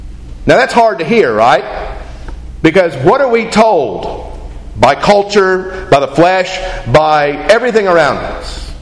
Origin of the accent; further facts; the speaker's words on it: West Virginia, United States; I'm kind of required by law, since I'm from West Virginia, to bring up, right, the Hatfields and McCoys.